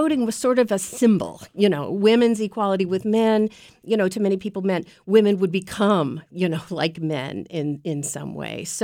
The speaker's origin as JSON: {"language": "English", "region": "Southern United States", "country": "United States", "tie": "born or raised there", "said": "I grew up in the Bible Belt."}